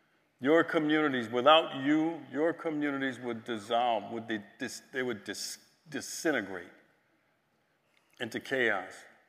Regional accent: Milwaukee, Wisconsin, United States; In Milwaukee, Wisconsin, my hometown, a sheriff deputy and a City of Milwaukee police officer were shot

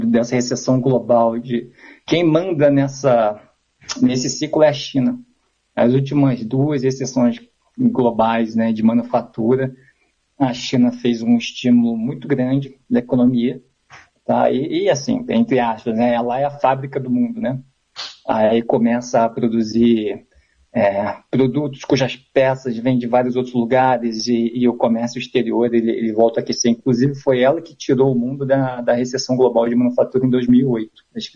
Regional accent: Brazil; A gente sabe o que é uma recessão, a gente é brasileiro, né?

